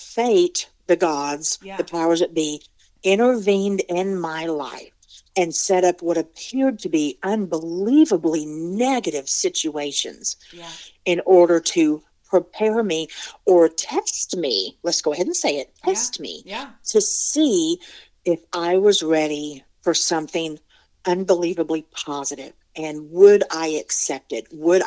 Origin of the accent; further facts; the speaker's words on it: Huntsville, Alabama, United States; because I was born in Alabama. This is where I'm from.